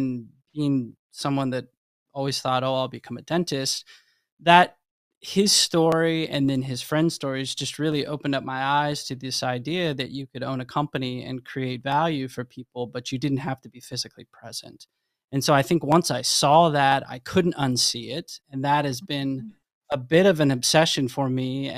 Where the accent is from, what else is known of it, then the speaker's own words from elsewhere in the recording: Midwest, United States; also born or lived in Hawaii; I grew up in the Midwest, got to spend some time in Hawaii, and so I have a big piece of my heart that lives there.